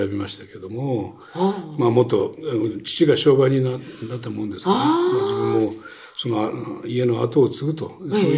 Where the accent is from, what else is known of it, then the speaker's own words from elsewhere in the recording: Furano, Hokkaido, Japan; 北海道、それも真ん中の富良野というところです。